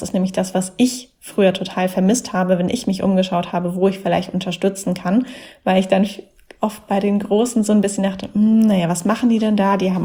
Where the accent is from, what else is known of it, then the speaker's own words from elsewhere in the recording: Mannheim, Baden-Württemberg, Germany; Und dann hatten wir auch noch ein Kinderheim in Mannheim. Das ist ja meine Heimatstadt